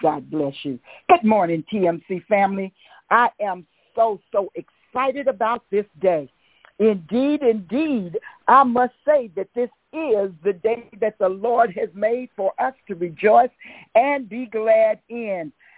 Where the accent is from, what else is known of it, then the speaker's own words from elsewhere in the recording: Monticello, Mississippi, United States; I'm from Monticello, Mississippi, a little old country town there in the state of Mississippi.